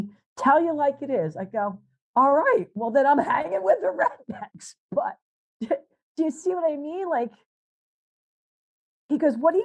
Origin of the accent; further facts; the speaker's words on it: the South, United States; meaning I grew up in the South. I like Southern cooking